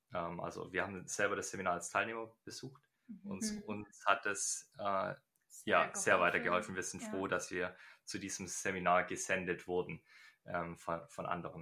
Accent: Germany; für mich als Deutscher war das völlig selbstverständlich

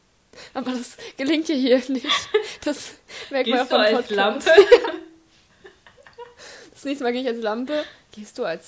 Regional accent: Cologne, North Rhine-Westphalia, Germany; Ich komme aus der Stadt mit K.

